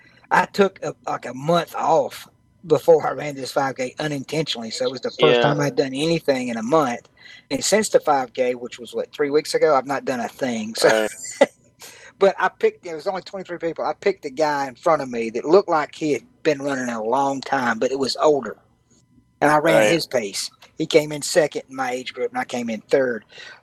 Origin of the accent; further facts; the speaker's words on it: South Carolina, United States; I'm not a barbecue expert, but I am from South Carolina, and we have five or six different kinds of barbecue barbecue style.